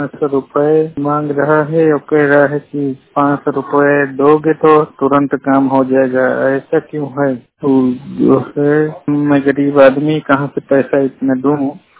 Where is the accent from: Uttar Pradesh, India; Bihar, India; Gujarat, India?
Uttar Pradesh, India; Pratapgarh; मैं उत्तर प्रदेश यूपी जिला प्रतापगढ़ के रहने वाला हूँ।